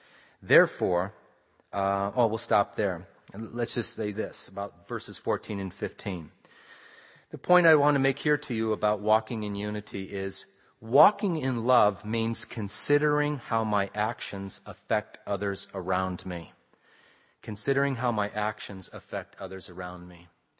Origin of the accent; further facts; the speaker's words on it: United States; Now, I'm an American, and in America, we're big on our Bill of Rights.